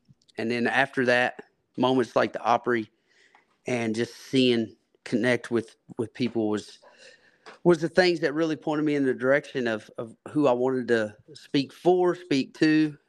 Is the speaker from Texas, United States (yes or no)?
no; Kentucky, United States; you know, I'm from Kentucky, so I ain't drinking no whiskey. I'm drinking bourbon.